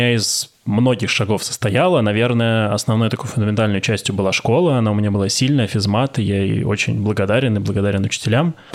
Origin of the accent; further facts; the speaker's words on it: Moscow, Russia; я москвич